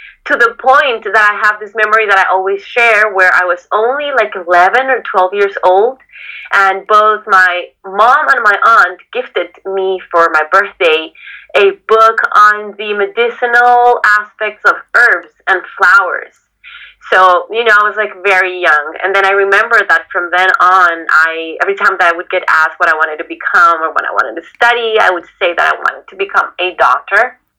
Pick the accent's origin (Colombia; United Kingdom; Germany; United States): Colombia; I'm from Colombia.